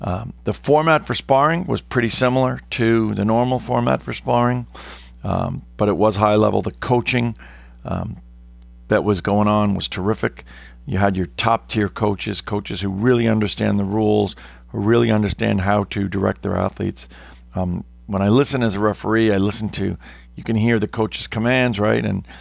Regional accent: New York City, New York, United States; I come from New York City metro area.

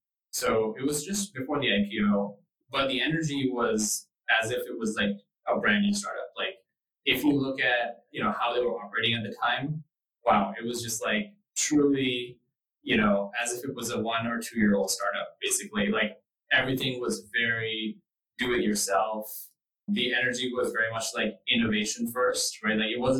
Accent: India; also born or lived in United States; besides sort of being born in the US, like I never actually came back once going to India.

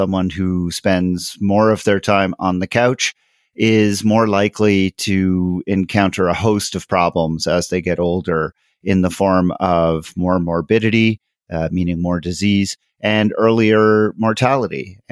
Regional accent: Montreal, Quebec, Canada; now in Denver, United States; I live in Denver, Colorado, but I'm originally from Montreal in Canada.

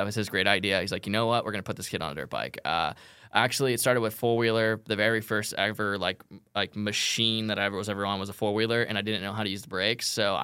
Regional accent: Groveland, Florida, United States; also born or lived in Coral Springs; So I am from Florida originally, a little town called Groveland. I was born in – Coral Springs, Florida, near like Fort Lauderdale area, but I was raised in this one light town

